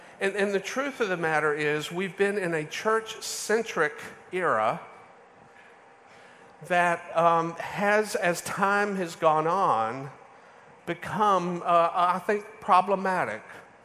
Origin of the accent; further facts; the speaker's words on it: United States; Now, I don't know why I'm talking to a bunch of folks in Britain about kingdoms as an American.